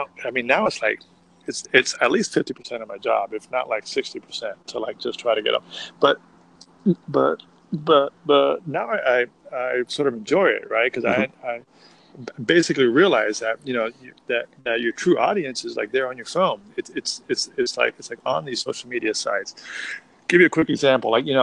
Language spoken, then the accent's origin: English; Miami, Florida, United States; now in Austin, United States; I'm from South Florida. I'm from Miami